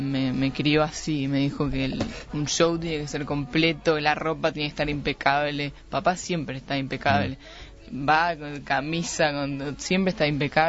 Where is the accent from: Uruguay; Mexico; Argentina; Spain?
Uruguay; Es mentira que somos uruguayos y somos medio hippie